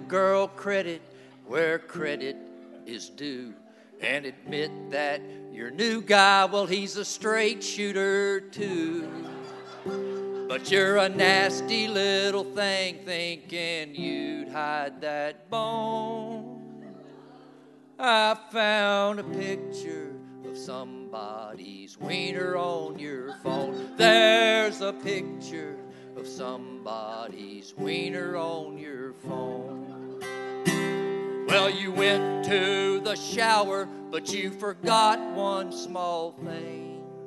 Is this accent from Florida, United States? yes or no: yes; Florida, United States; I am from Wakulla County, and I don't live there now, but that's where I'm from.